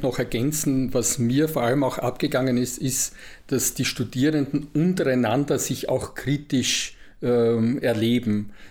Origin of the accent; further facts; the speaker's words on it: Styria, Austria; Ja, grüß Gott … Ich bin Steirer von meiner Herkunft her, habe auch ganz viele Jahre, ich habe inzwischen nachgerechnet 25 Jahre an der Universität Graz verbracht, dann 3 Jahre in Bonn